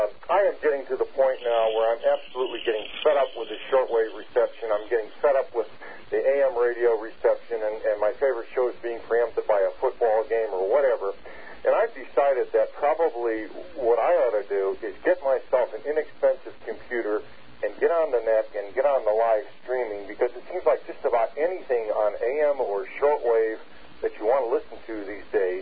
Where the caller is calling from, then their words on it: Arkansas, United States; I'm calling from Arkansas.